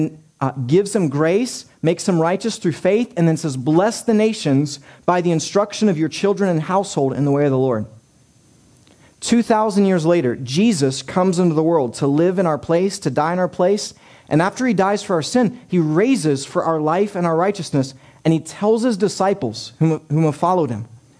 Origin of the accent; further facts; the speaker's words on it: West Virginia, United States; Yes, we're from West Virginia.